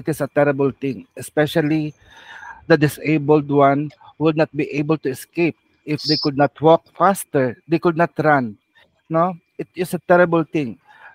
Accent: Philippines; Probably we as Filipino are easy-go-lucky.

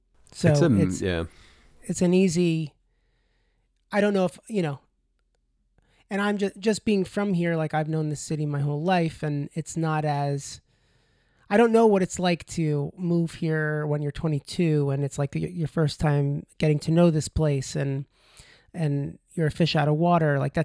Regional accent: New York, United States; I grew up on Long Island, so I'm not from here.

